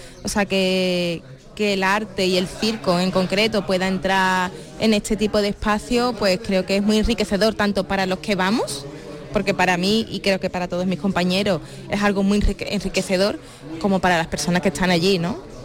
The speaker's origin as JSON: {"language": "Spanish", "region": "Andalusia", "country": "Spain", "said": "la mayoría somos andaluces."}